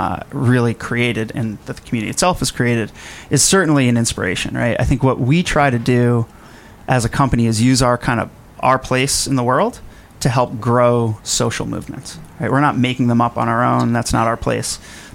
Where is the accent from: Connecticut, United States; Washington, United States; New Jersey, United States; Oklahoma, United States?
Connecticut, United States; West Hartford; I grew up in West Hartford, so Hartford Fall 96, which was a blast.